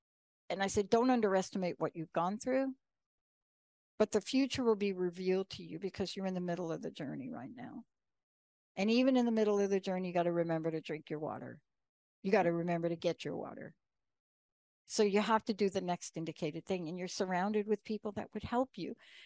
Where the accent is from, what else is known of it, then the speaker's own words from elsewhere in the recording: New York City, New York, United States; now in Boston, United States; I grew up in New York.